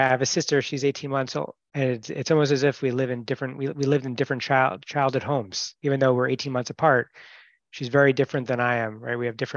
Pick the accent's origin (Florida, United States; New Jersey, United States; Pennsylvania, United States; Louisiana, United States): New Jersey, United States; Westfield; also born or lived in New York; Well, I grew up in Westfield, New Jersey. I was born in New York.